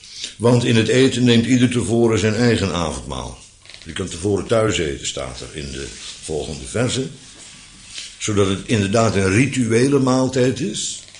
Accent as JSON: {"language": "Dutch", "country": "Netherlands", "said": "Ja, het wordt kliederen, daarom heb ik er ook een hekel aan, maar ik ben ook een Nederlander."}